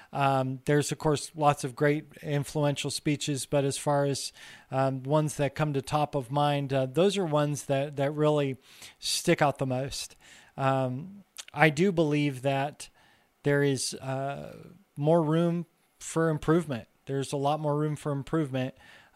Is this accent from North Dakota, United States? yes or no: no; Spokane, Washington, United States; I grew up in Spokane, Washington, up here in the Inland Northwest.